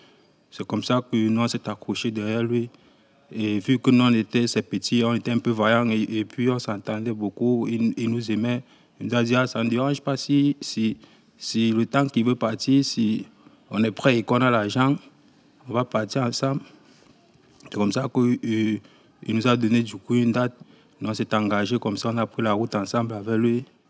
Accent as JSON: {"language": "French", "country": "Cameroon", "tie": "born or raised there", "moved": "as an adult", "lives_now": "France", "said": "comme j'ai grandi dans un pays. Je suis né au Cameroun, c'est la France qui a colonisé le Cameroun, c'est le français qu'on parle là-bas."}